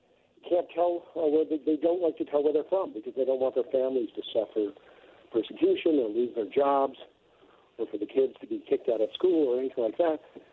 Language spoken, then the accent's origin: English; United States; now in London, United Kingdom; You know, I'm American, but I live here in London.